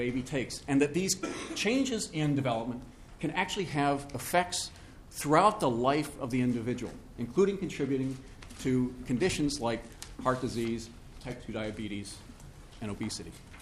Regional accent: Virginia, United States; I come from Virginia, where it was 57 yesterday.

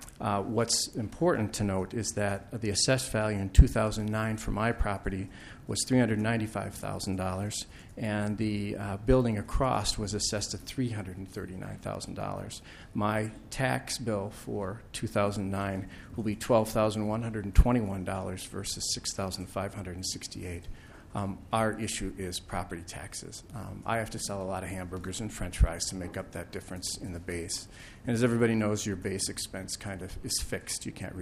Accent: Taylors Falls, Minnesota, United States; I grew up in Taylor's Falls. When I was 26 years old, I bought my first business

